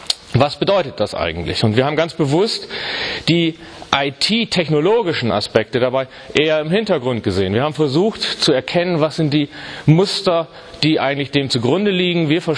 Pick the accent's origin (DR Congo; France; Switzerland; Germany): Germany; Bremen; born there; gebürtig, das hören Sie auch an meiner Sprache, zumindest wenn Sie aus Süddeutschland kämen, würden Sie es hören, gebürtig komme ich von gar nicht so weit weg her. Ich bin nämlich gebürtiger Bremer, von daher auch durchaus ein Nordlicht.